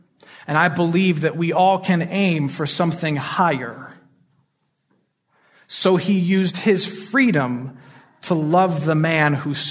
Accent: Michigan, United States; on the west side of Michigan, my home state

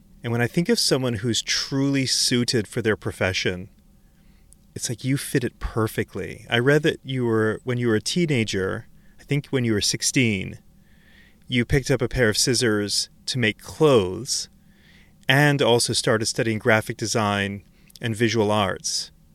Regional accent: Antigua & Barbuda; I'm from the Caribbean or the West Indies, and you being from Australia. But when I was a kid, we had maybe like 9 channels that we got in Antigua on television.

